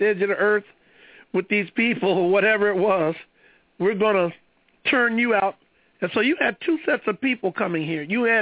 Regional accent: Ohio, United States; I grew up here in Northeast Ohio.

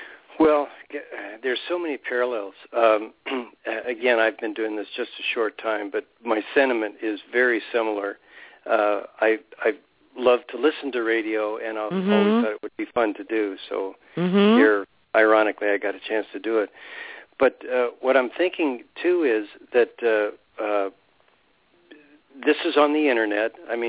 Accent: California, United States; But, you know, I came from Southern California, which has its own energy and so on.

